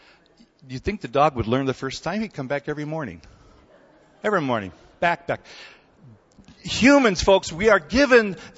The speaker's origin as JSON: {"language": "English", "country": "South Korea", "tie": "born or raised there", "said": "You know that I grew up in Korea, part of my life, and we had orphanages there"}